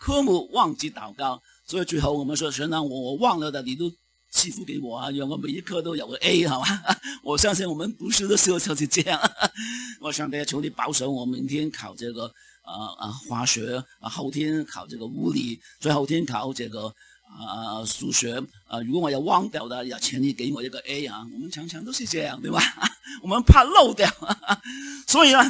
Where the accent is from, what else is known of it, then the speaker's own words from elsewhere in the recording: Canada; 其实就好像我们加拿大人一样可能他不认识